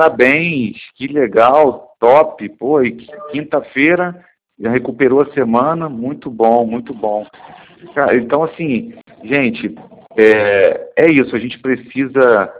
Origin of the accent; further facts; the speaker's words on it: Rio de Janeiro, Brazil; eu sou carioca, gente. Lá no Rio são 45 graus. No verão a sensação térmica chega a 50.